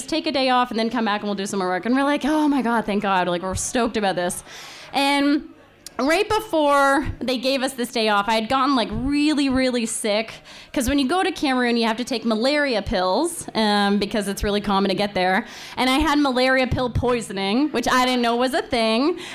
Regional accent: Canada; You know, I grew up in Canada, and as most Canadians, you know, I had a lot of nature around me

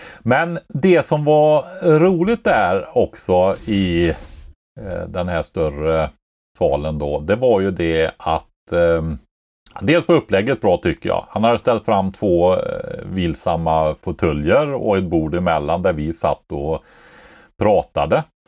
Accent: Sunne, Värmland, Sweden; Nej, men de ordnade i min hemkommun här, Sunne.

